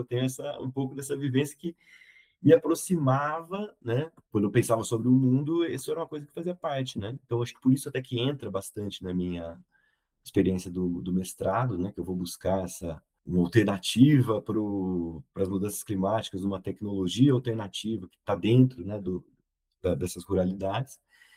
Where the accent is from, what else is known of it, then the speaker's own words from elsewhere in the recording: Campinas, São Paulo, Brazil; daquela visão que eu tinha do que era agricultura lá na minha cidade, né? Do que era agricultura em Campinas.